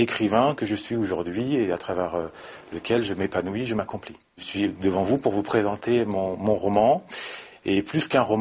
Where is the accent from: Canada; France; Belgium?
France; Paris, Île-de-France; born there; Je suis né à Paris en 1981